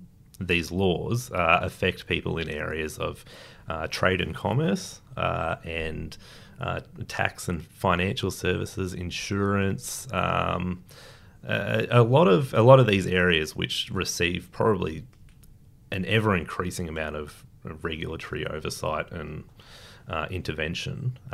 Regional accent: Bendigo, Victoria, Australia; I was born and raised in Bendigo, of course. So it's a bit of a return home for me.

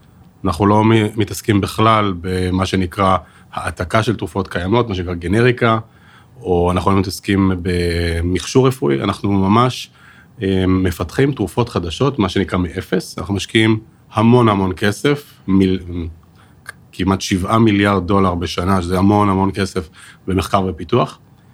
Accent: Ra'anana, Central District, Israel; אני במקור מרעננה

